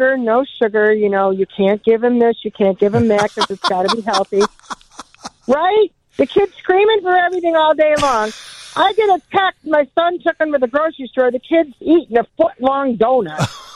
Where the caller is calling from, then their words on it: Victoria, Illinois, United States; I'm calling from Victoria, the suburb of Chicago with the beautiful zoo.